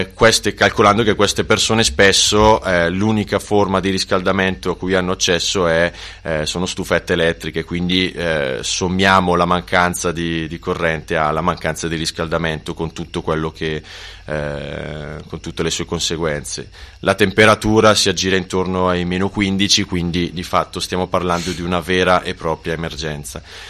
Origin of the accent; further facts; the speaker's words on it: Bergamo, Lombardy, Italy; vengo da Bergamo